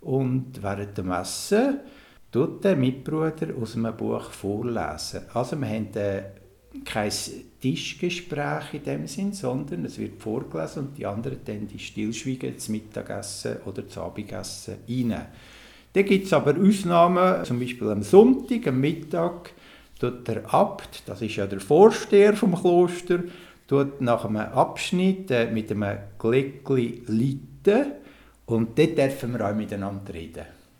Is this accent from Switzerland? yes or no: yes; Uri, Switzerland; accent: Uri dialect; Wenn man vielleicht schon an meinem Dialekt merkt, stamme ich aus dem Kanton Uri. Bin 1958 geboren